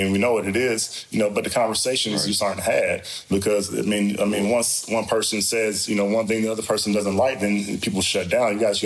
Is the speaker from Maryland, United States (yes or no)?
no; Georgia, United States; I'm from Georgia. I'm used to seeing it. And the problem I feel like I have is that, being from Georgia, you're seeing it all the time.